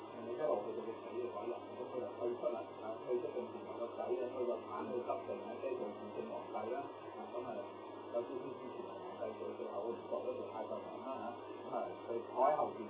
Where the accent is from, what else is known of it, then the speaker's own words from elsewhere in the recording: China; 上帝咧係我哋中國人叫呢個創造宇宙萬物嘅一個最至高無上嘅神